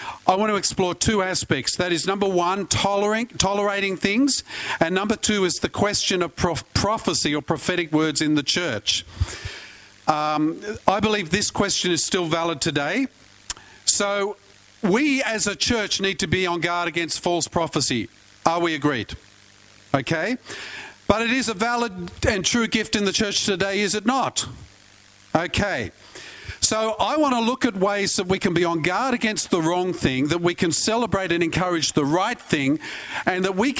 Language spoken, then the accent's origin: English; Australia; I understand the concept of a fair go. I am Australian. We get it.